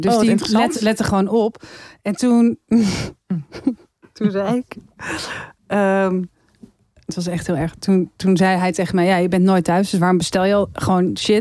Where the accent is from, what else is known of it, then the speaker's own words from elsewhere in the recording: Netherlands; Ik zei, ja, ik kom uit Nederland, daar woon ik.